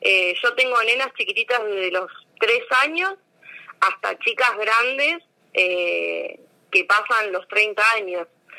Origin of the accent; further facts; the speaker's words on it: La Plata, Buenos Aires Province, Argentina; now in América, Argentina; acá en América hace 2, porque hace 2 años que vivo acá, yo soy de La Plata